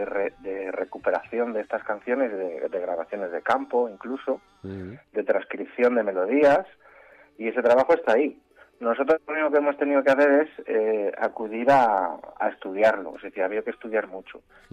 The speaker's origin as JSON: {"language": "Spanish", "town": "Madrid", "region": "Community of Madrid", "country": "Spain", "said": "Somos los madrileños. Los madrileños habitamos en Madrid como si fuésemos, como si viviésemos en una especie de estación orbital."}